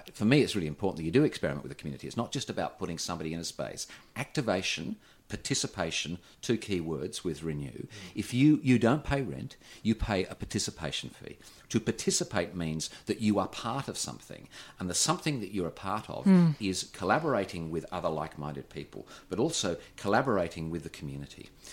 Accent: Perth, Western Australia, Australia; I'm from Western Australia. I know parochialism. I grew up there in the 70s and 80s.

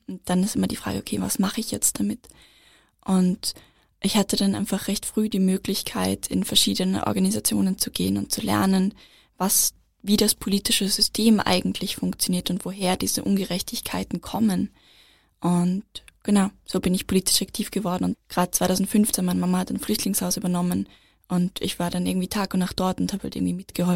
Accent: Vienna, Austria; Ich bin in Wien aufgewachsen, im 12. Bezirk in Meidling, und meine Lohnarbeit ist Tanzlehrerin.

